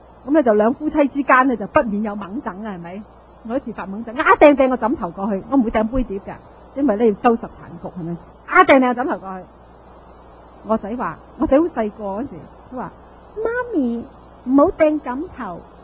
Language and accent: Cantonese; Guangdong, China; 我哋中国人讲句，广东人有啲形容词真系好犀利